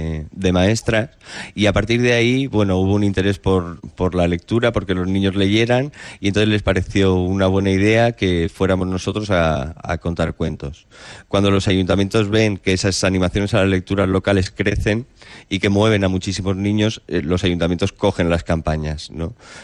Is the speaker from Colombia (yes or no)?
no; Alicante, Valencian Community, Spain; yo soy de Alicante y entonces en toda la provincia y en el marco de la Comunidad Valenciana